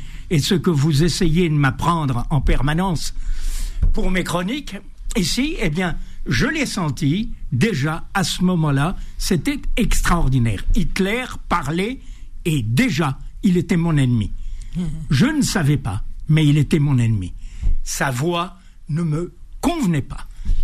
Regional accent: Bou Caïd, Tissemsilt, Algeria; dans Abou Kaïd, où j'ai grandi, à Boukaïd, on avait une radio collective.

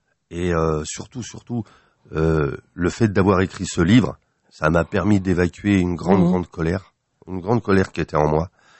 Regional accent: Paris, Île-de-France, France; also born or lived in Nanterre; Je suis parisien, quoi. De fait est, c'est que je suis né à Nanterre. À l'époque, les départements de la Seine, c'était 75. Paris. C'était Paris, hein. Donc oui, je suis parisien parce que j'ai arpenté tous les pavés de Paname

